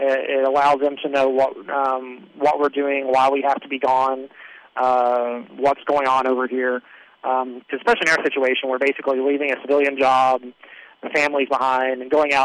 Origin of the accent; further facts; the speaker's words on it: Somerset, Kentucky, United States; moved away as an adult; now in San Antonio, United States; Well, I'm originally from Somerset, Kentucky. I came to San Antonio when I was on active duty, stayed in the area, went to law school there. I work in San Antonio.